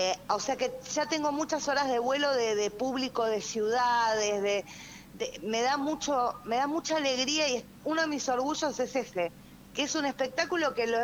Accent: Buenos Aires, Argentina; Yo soy porteña

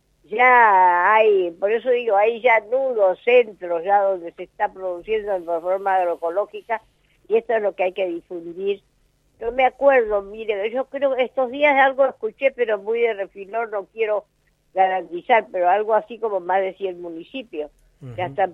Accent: Añatuya, Santiago del Estero, Argentina; also born or lived in Ceres; Así que por eso yo siempre digo que yo soy de Añatuya. Y soy santiagueña pura cepa.

